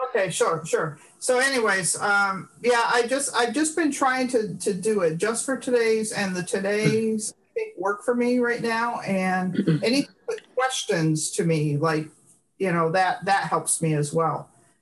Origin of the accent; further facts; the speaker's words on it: Massachusetts, United States; I'm from Massachusetts. And it's the home of Jon Kabat-Zinn.